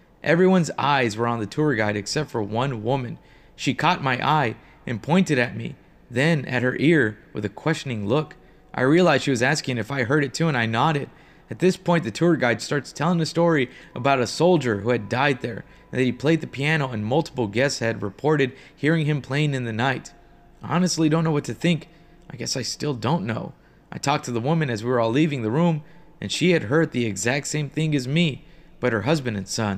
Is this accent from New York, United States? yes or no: no; Nebraska, United States; it's the best value hotel in my hometown, which is back in Nebraska.